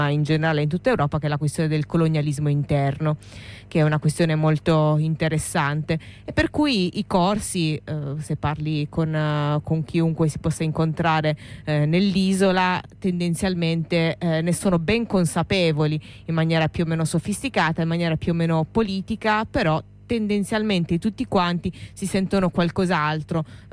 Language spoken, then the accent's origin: Italian; Sardinia, Italy; anche se come te sono sarda